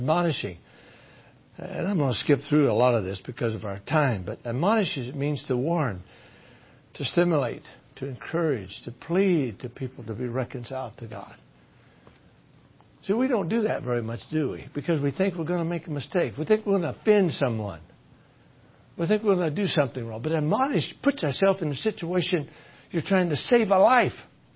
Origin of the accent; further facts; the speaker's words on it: Philippines; You know, I come from the Philippines. I can't relate to them.